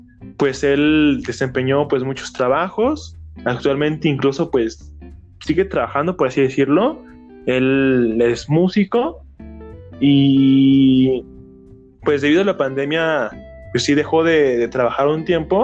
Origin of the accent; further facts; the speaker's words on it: Mexico; nosotros como mexicanos no nos entra la idea de la actividad física